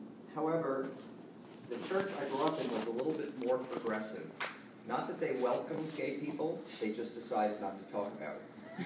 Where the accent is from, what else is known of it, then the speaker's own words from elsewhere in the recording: Mission Hills, United States; I'm from Mission Hills.